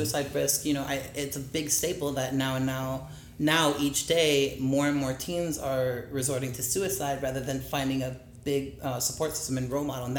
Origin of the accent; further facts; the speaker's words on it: Indiana, United States; Okay, well, I specifically grew up in Northwest Indiana, between that and on the border of Indiana, Illinois. So I wasn't that far away from Chicago, which had a, you know, a gay area, Boys Town.